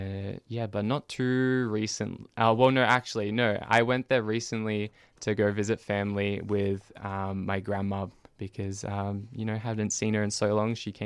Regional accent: Geelong, Victoria, Australia; Yeah, I definitely think being rural and having so many beaches nearby is definitely

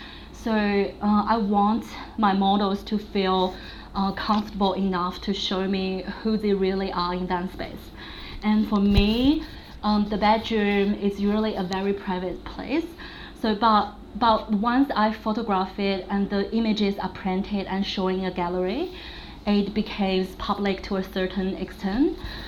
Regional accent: China; now in Melbourne, Australia; I'm originally from China and I'm currently living and working in Melbourne, Australia.

